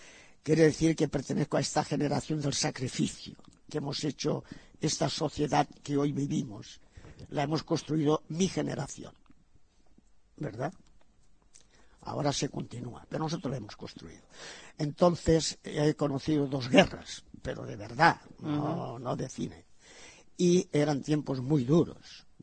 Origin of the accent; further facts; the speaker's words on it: Spain; Yo soy español.